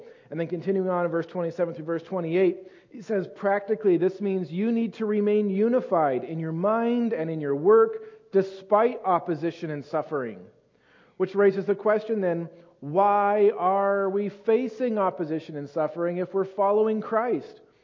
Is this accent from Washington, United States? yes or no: yes; Seattle, Washington, United States; I grew up in Seattle, so it doesn't bother me.